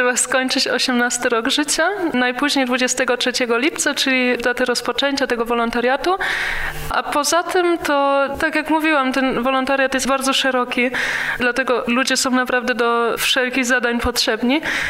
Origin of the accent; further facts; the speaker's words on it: Germany; Ja akurat wychowałam się w Niemczech, gdzie ten Kościół nie jest taki żywy, jest bardzo mało młodych ludzi w Kościele